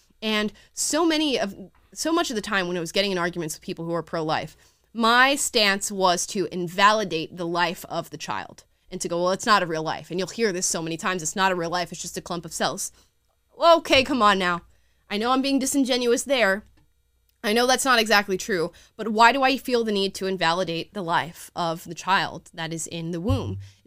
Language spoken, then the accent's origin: English; Florida, United States; moved away; I'm from Florida. I moved here to California. Florida and California are essentially different countries.